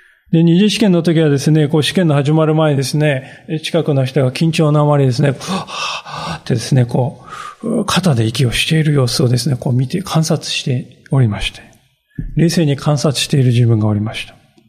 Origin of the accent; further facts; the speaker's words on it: Kanagawa, Japan; now in Miyagi, Japan; 私はですね、宮城の出身ではございませんで、神奈川県の出身ですね。で、宮城、この宮城には縁もゆかりもない。そういう人間であります。